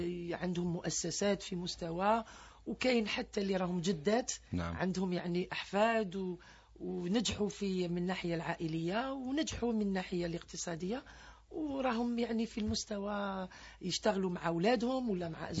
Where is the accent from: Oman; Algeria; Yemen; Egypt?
Algeria; احنا عندنا نساء يعني جزائريات كما قلنا يمثلوا الجزائر في الخارج